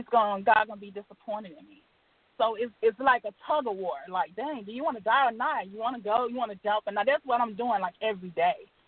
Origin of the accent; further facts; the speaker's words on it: Atlanta, Georgia, United States; I'm from Atlanta, Georgia.